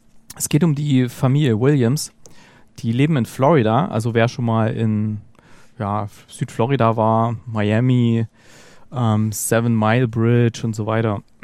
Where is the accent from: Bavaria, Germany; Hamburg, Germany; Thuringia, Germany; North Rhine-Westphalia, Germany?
Thuringia, Germany; born there; ein Song, der heißt … Und da hat er sich so ein bisschen über mein Geburtsland sehr auf sehr amüsante Art lustig gemacht.